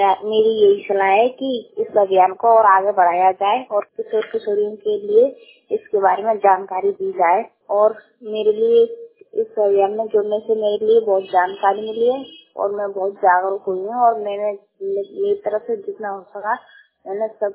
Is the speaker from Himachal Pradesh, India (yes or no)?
no; Rajasthan, India; मैं जिला राजस्थान से हूँ